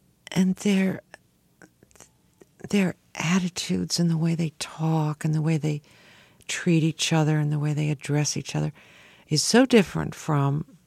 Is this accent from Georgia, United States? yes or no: no; Buffalo, New York, United States; I grew up in Buffalo.